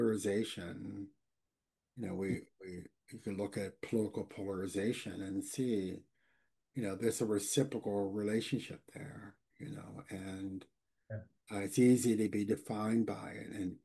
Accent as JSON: {"language": "English", "town": "Pittsburgh", "region": "Pennsylvania", "country": "United States", "tie": "born or raised there", "said": "a lot of my work has been more local to the Pittsburgh region, and this is my hometown. I grew up in it."}